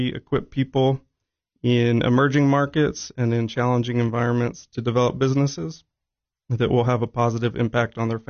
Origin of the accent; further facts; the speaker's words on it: Kenya; now in United States; So I was born in Kenya in East Africa and grew up there. At this point, I've spent probably half of my life here in the States and about half of my life in East Africa, both as a child and as an adult.